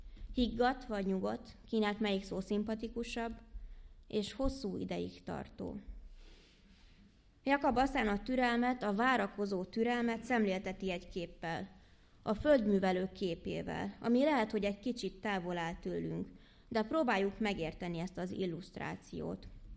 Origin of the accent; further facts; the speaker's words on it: Hungary; Én vidéki vagyok, és vidéken is jártam gimnáziumba.